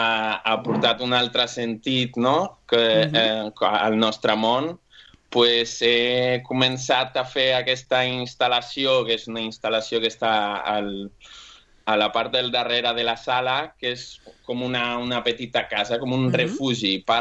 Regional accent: Portugal; Catalan is a second language; demano perdó pel meu català, que jo sóc portuguès i mai he tingut classes de català

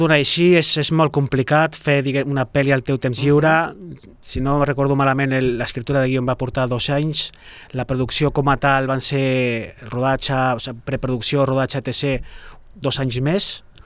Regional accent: Sabadell, Catalonia, Spain; jo soc d'aquí de Sabadell de tota la vida

